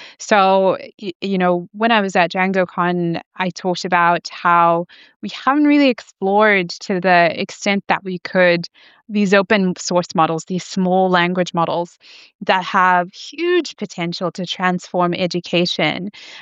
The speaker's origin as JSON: {"language": "English", "country": "Zimbabwe", "tie": "born or raised there", "said": "So, you know, I grew up in Zimbabwe"}